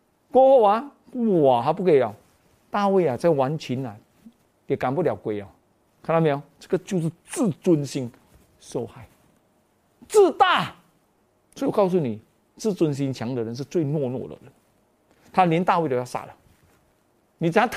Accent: Malaysia; 吉拉叫吉拉，我们马来西亚人叫吉拉

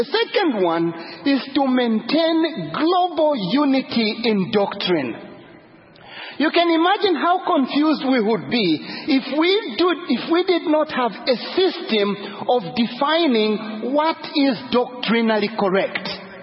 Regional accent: Zambia; and I'm from Zambia, some church in Zambia decided to be this.

